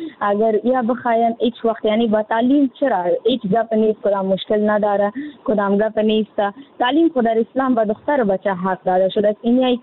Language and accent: Persian; Afghanistan; در جامعه هم ما افغان هستیم